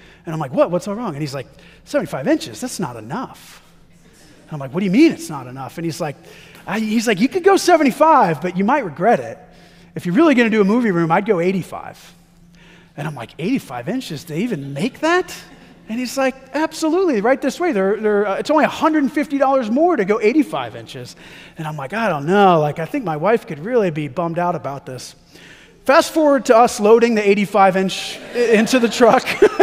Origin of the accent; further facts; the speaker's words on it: Texas, United States; I'm like, no, I'm from Texas and I'm a giant.